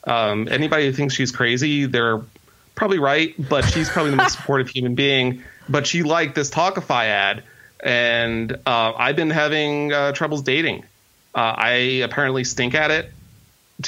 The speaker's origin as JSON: {"language": "English", "region": "New Jersey", "country": "United States", "tie": "born or raised there", "said": "And I grew up in Jersey, so we're totally on the different ends of the spectrum."}